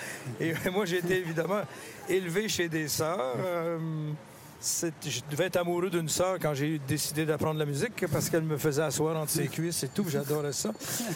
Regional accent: France; now in New York, United States; on habite en banlieue de New York et on est des Français, des francophones.

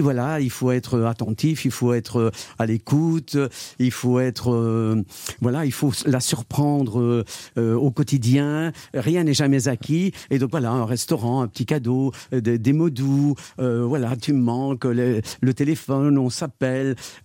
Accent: France; à tel point que dans le village où j'ai grandi, à Tiller, il y avait l'épicerie chez Sinatra

